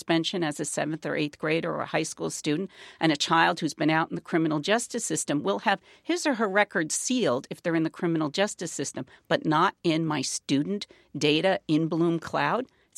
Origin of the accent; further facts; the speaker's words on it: United States; Oh, my goodness, Jeremy, I'm an American, for crying out loud.